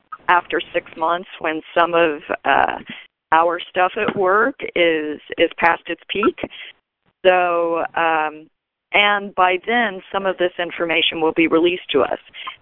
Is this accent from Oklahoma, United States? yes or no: yes; Oklahoma, United States; born there; I was born in Oklahoma, and I did spend some lifetime there.